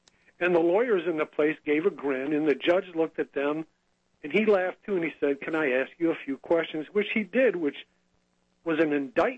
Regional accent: St. Clair Shores, Michigan, United States; And by the way, I'm from St. Clair Shores, Michigan.

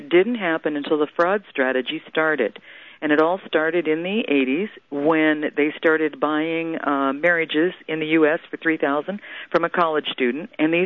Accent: Midwest, United States; And so my fault that I grew up in the Midwest

